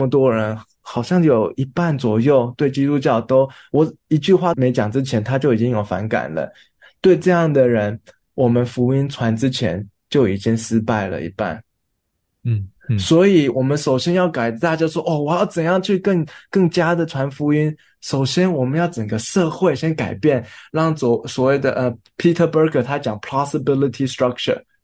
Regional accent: Taiwan; 第一，我们要确定我们所讲的这些是不是有适合我们台湾人的处境，

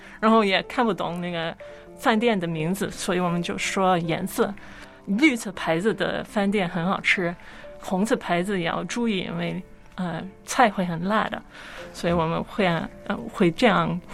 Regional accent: Scotland, United Kingdom; Chinese is a second language; now in China; 大家听到我的口音大概能听出来我不是中国本地人，我来自西方，来自苏格兰。我是很早来到中国，首先是上学学中文，

